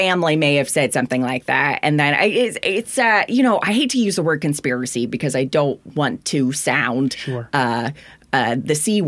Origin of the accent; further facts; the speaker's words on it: Milwaukee, Wisconsin, United States; also born or lived in Romania; I was raised in Milwaukee. I say I'm from Milwaukee.